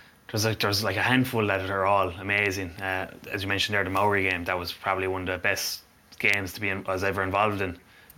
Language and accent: English; Munster, Ireland; You know, from my time growing up in Munster